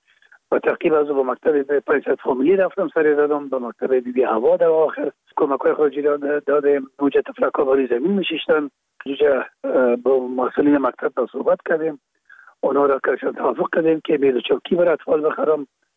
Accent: Kabul, Afghanistan; در کابل، شهید کابل به دنیا آمدیم. اصل ما زرکخانه کابل است و خود ما چون پدر ما باز از زرکخانه به شهید انتقال شدن، موجه در شهید کابل به دنیا آمده و موجه مکتب خواندیم

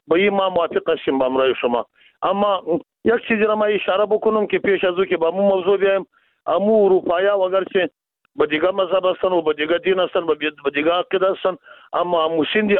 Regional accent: Afghanistan; ما شما از افغانستان هستیم، شما هم از امو افغانستان هستیم،

